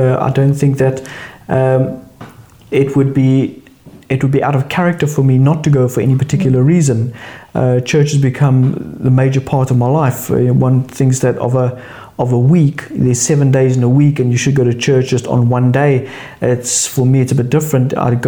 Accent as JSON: {"language": "English", "country": "South Africa", "moved": "yes", "lives_now": "United Kingdom", "said": "Well, I'm originally from South Africa. Been in the UK now since 2002, where I came on a working visa, ancestral visa"}